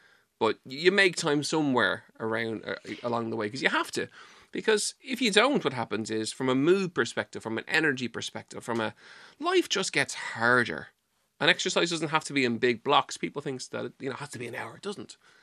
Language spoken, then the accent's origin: English; Dublin, Leinster, Ireland; accent: Dublin; now in West Cork, Ireland; I haven't got the West Cork accent yet, though. I've maintained my Dublin accent.